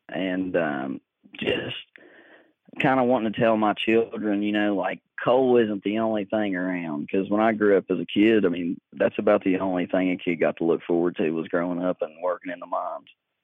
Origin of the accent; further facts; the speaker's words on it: West Virginia, United States; also born or lived in Mount Sterling, Kentucky; About when I was about three, we ended up moving down to Boone County, West Virginia, and that's where I grew up.